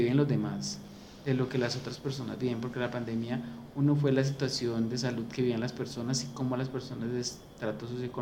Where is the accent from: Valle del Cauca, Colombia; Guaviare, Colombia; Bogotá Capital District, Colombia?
Valle del Cauca, Colombia; Cali; va a quedar en nuestra historia como caleños y en nuestra historia de vida para siempre